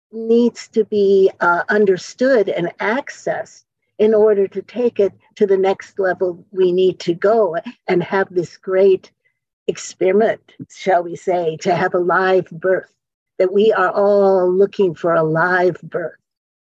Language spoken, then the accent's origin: English; Michigan, United States; moved away as an adult; also born or lived in Texas; now in San Francisco, United States; Well, 1978 was the year that I went from Michigan, where I had grown up. Even though I was born in Texas, I grew up in Michigan. And I moved after I graduated from college to San Francisco.